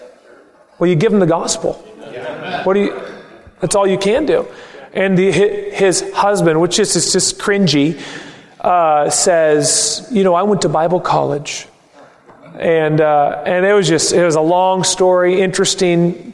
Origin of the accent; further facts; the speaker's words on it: Seattle, Washington, United States; born there; I was born in Seattle. I think it's the greatest mission field in the world.